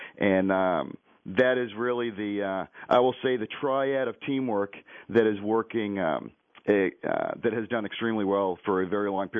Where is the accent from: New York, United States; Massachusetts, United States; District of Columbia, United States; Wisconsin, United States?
Massachusetts, United States; Boston; also born or lived in North Dakota; now in Cheyenne, United States; actually live in Cheyenne, Wyoming. I've been fortunate enough to live at in North Dakota. But you're right, I am a transplant from Boston.